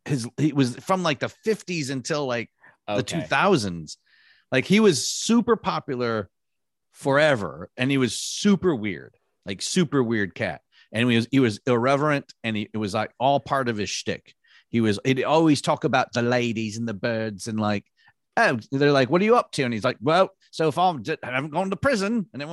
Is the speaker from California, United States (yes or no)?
no; Michigan, United States; And you know, I grew up in Michigan, and we would drive up to Toronto a lot and go see comedy there in Detroit.